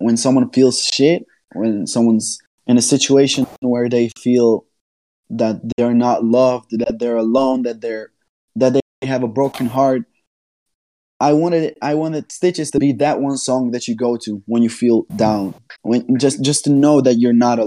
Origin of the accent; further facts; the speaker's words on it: Slovakia; English is a second language; Well, I'm from Slovakia. I'm sure not many people know the country, but it's basically next to Czech Republic, Austria, and Hungary.